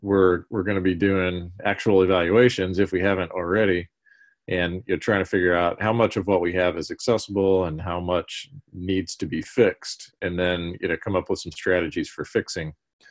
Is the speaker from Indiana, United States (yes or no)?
yes; Indiana, United States; also born or lived in Kansas; So I grew up in Indiana and went to Purdue.